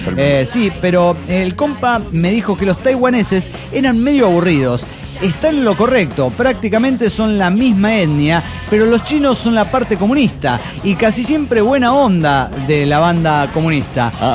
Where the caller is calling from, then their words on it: Cochabamba, Bolivia; de Cochabamba, Bolivia.